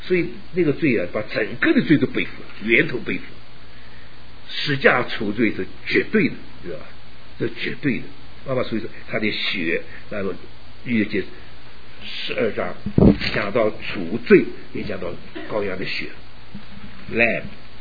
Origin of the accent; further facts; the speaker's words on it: Northeast China, China; 我住从小住在东北小的时候啊，那个我们家过去一点呢是个宰牛公司